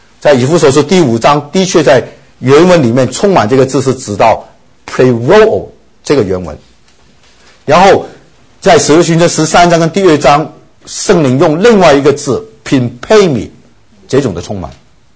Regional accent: China; 是否是因为我们中国人这种道德性的教导很注重修身

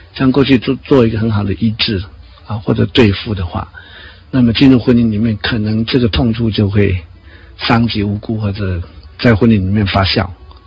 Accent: Taoyuan, Taiwan; 但我还是千里迢迢从台北把他带到桃园去看我的老家这样的

